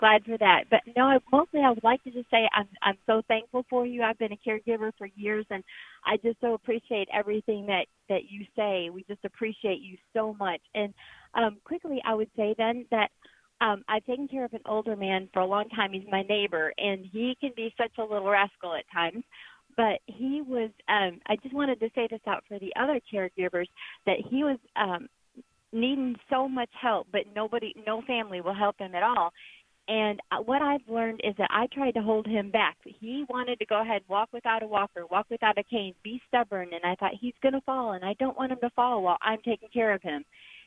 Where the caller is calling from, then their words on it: Texas, United States; I'm calling you from Texas.